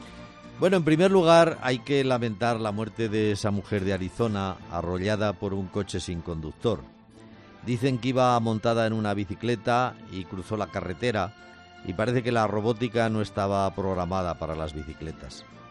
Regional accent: Zaragoza, Aragon, Spain; Recuerdo hace años que a las oficinas del ayuntamiento de mi pueblo, Zaragoza, se presentó un ciudadano

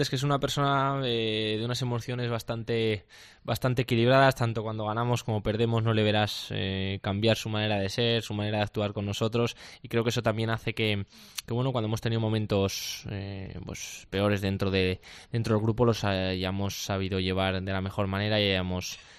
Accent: Aragon, Spain; maño, y al final creo que eso lo llevamos nada más nacer, es algo que se nos pone ahí inculcado, sí.

